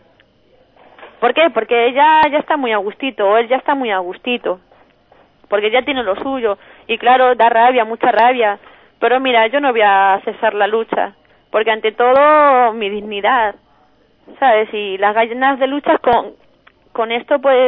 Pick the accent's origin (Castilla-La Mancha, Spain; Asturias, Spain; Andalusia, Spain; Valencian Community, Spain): Castilla-La Mancha, Spain; Toledo; Bueno, yo soy de Toledana.